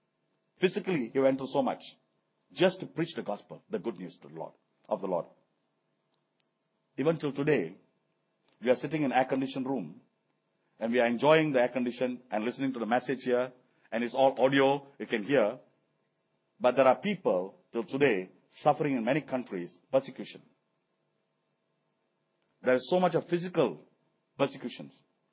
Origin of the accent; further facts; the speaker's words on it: Alor Gajah, Malacca, Malaysia; In Alogaja, where I come from, that's my hometown, Alogaja.